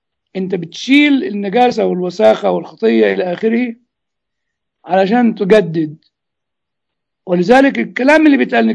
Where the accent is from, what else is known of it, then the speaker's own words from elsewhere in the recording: Egypt; ودخلوه الإخوة الإنجليين عندنا في مصر